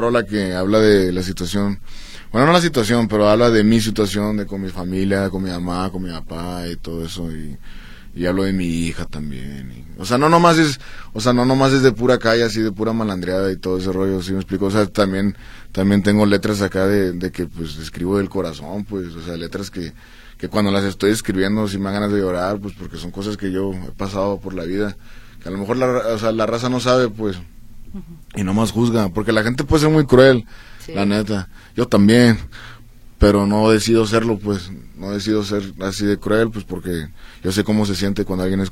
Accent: Tijuana, Baja California, Mexico; Es que yo soy de Tijuana. Uh-huh. Puro 664. Puro Tijuana, Baja Califas

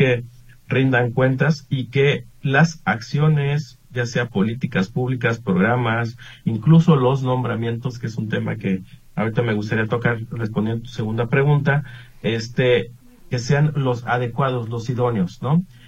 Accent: Jalisco, Mexico; los ciudadanos pretendemos o queremos como mexicanos o como jaliscienses

